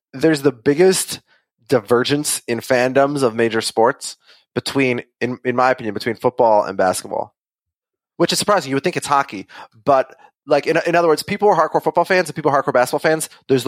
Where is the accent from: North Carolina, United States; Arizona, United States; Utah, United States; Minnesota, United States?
Minnesota, United States; I'm from Minnesota.